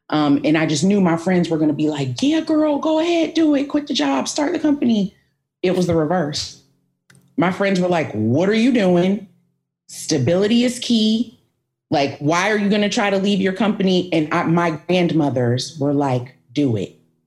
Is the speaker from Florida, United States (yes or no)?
no; Canton, Ohio, United States; I'm from a small town. I'm from Canton, Ohio.